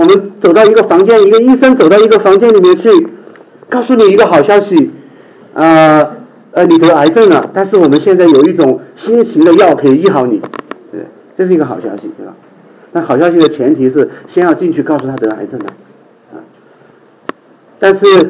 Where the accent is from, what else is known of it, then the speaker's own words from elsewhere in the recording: Sichuan, China; 我觉得我们四川人是最容易理解这个比喻的，我们家家都有泡菜坛子啊。